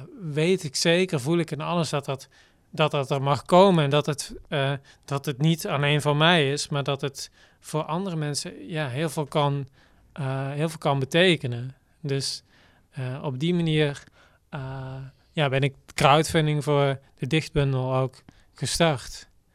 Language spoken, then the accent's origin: Dutch; Gennep, Limburg, Netherlands; Ja, verbinding te hebben met hier, met Gennep, met nou ja, de plek waar ik opgroeide.